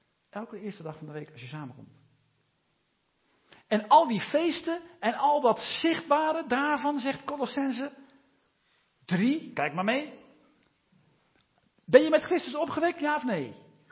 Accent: Ermelo, Gelderland, Netherlands; Ik kom uit Ermelo.

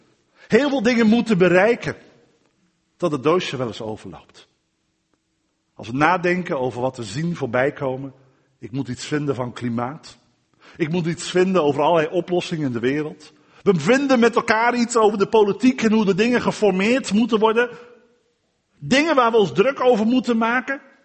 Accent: Dordrecht, South Holland, Netherlands; Ik ben een Dordtenaar

